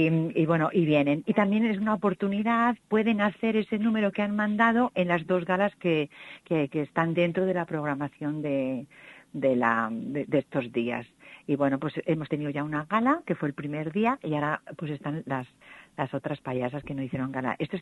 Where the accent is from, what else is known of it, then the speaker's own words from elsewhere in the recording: Salamanca, Castile and León, Spain; Bueno, no dejamos de ser castellano, yo también soy de Salamanca, ¿eh?